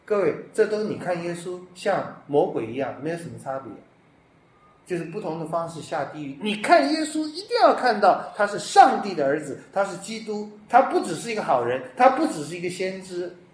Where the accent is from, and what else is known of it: Taiwan